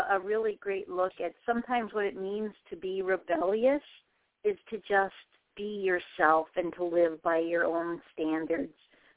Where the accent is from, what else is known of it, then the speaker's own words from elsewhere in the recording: Wisconsin, United States; moved away; also born or lived in Texas; I remember when I moved from Wisconsin to Texas, people could tell from my accent that I wasn't from around there